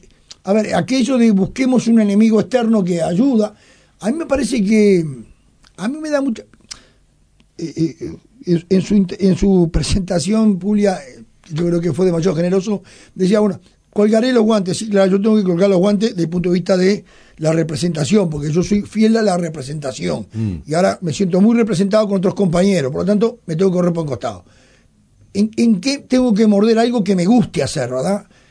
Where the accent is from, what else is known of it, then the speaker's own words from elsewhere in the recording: Montevideo, Uruguay; yo nací en el Cerrito de la Victoria, siempre cuento lo mismo. Basilio Araujo, 3793, a una cuadra de la iglesia, en la bajada. Viví 9 años en el garage. Nosotros vivíamos en el garage.